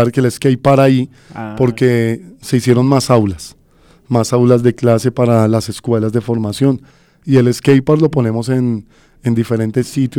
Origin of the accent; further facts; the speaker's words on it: Soacha, Cundinamarca, Colombia; somos de Soacha, la Fundación Mundial Pide Vida nació acá en Soacha.